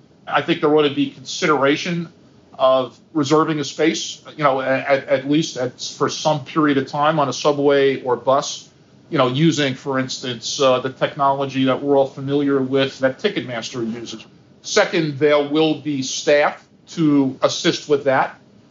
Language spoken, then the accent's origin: English; New York City, New York, United States; Look, I grew up in Queens, New York, riding the 7 train.